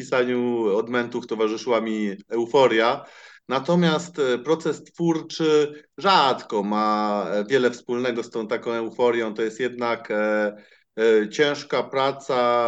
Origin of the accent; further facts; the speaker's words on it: Warsaw, Masovian Voivodeship, Poland; Ja wychowałem się na Ochocie. To jest dzielnica Warszawy